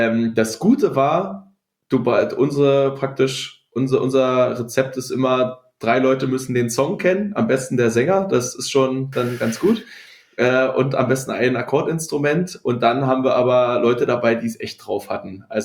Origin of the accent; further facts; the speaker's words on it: Brandenburg, Germany; wir spielen jetzt wieder mehr in meiner Heimat Brandenburg beziehungsweise Berlin.